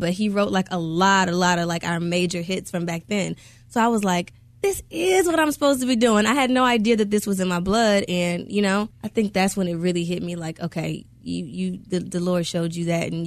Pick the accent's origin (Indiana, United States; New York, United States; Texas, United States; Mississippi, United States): Texas, United States; Houston; from Houston, Texas, Third Ward to be exact.